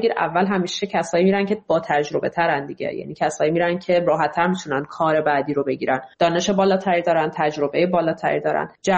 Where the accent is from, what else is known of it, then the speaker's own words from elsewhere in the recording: Iran; moved away as an adult; من تمام زندگیم رو تو ایران زندگی کردم، 4.5 سال که از ایران اومدم بیرون و الانم آدم 37-38 ساله هستم.